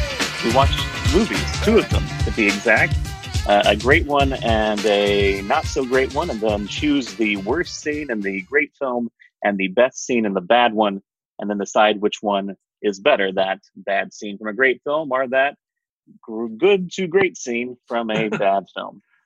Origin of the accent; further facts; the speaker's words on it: Appalachia, United States; I grew up very poor. I grew up in a trailer park. My mom had me when she was 15. I grew up in Appalachia.